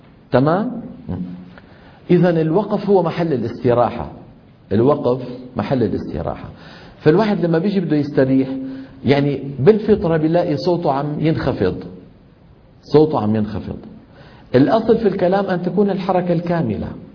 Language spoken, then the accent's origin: Arabic; Syria; عندنا في الشام